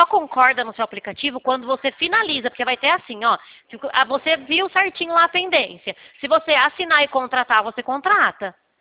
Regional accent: São Paulo, Brazil; eu sou do interior de São Paulo

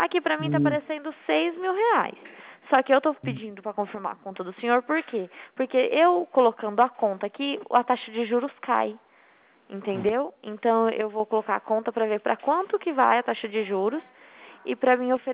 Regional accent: Dracena, São Paulo, Brazil; eu sou de Dracena. Eu não sou da agência de Marília.

